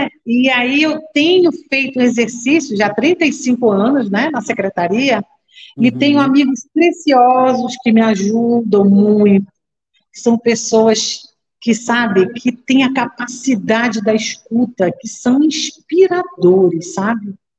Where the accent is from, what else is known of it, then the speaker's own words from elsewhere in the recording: Rio de Janeiro, Brazil; now in Pará, Brazil; Então, eu sou carioca, né? Então, quando eu vim do Pará, quando eu vim do Rio de Janeiro para o Pará, a primeira coisa que eu amei no Pará é o tempo das coisas.